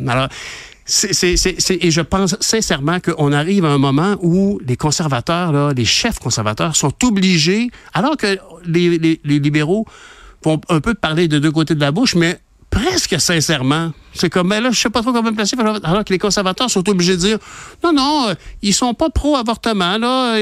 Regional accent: Quebec, Canada; en tant que Québécois

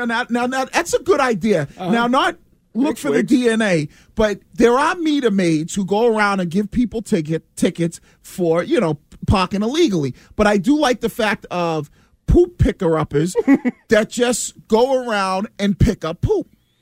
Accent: East Boston, Massachusetts, United States; I remember growing up in East Boston, it was like trying to avoid landmines.

